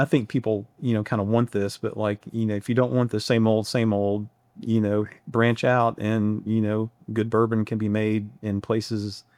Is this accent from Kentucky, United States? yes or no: yes; Kentucky, United States; So, like I said, I grew up in Kentucky, and, after college, I was living in Louisville